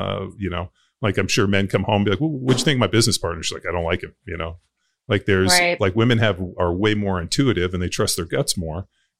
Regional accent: California, United States; no, my grandparents are from Denmark. I grew up in California.

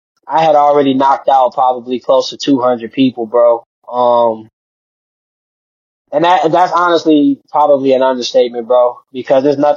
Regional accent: Detroit, Michigan, United States; because I come from Detroit, man. I'm from Detroit. And, mm-hmm. You know, Detroit has its own unique sound.

